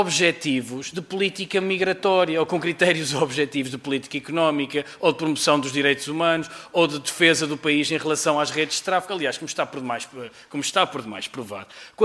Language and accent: Portuguese; Portugal; Tal como nós, portugueses, e com isto concluo mesmo, imigramos e imigramos para o centro da Europa